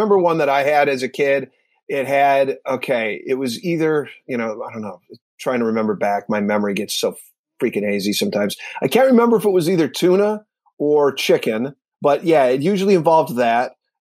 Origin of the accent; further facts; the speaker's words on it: Midwest, United States; because being a Midwesterner, and I'm originally from the Midwest as well